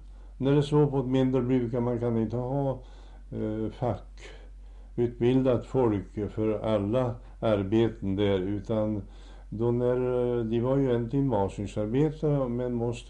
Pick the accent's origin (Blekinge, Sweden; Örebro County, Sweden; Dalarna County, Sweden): Örebro County, Sweden; Hällefors; Själv växte jag upp på Hällefors och arbetade där i smedjan som liten pojke